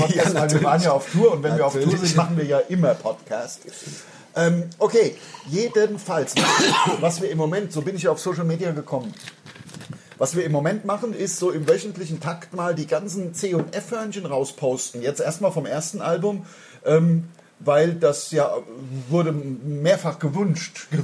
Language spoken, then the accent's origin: German; Germany; Und ich bin ja Deutscher.